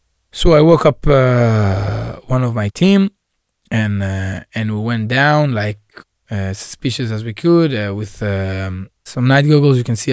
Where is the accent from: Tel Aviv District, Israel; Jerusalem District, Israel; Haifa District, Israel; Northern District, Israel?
Jerusalem District, Israel; Jerusalem; 28, born and raised in Jerusalem, a rapper, a musician, and since the 7th of October, a miluimnik and a combat soldier.